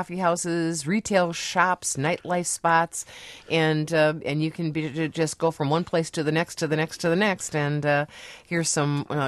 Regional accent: Appleton, Wisconsin, United States; Yes, it's my hometown of Appleton.

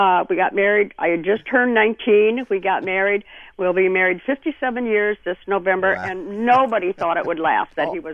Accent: Darien, Wisconsin, United States; a bunch of us, would go to a sweet shop in my hometown, which was Darien, Wisconsin, and we'd sit in the back, play the jukebox, and drink cherry Cokes.

